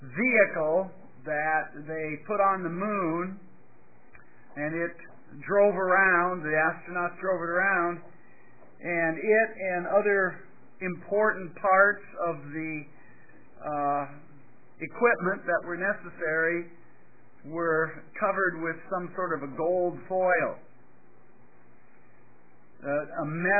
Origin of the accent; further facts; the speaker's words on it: United States; I come from the States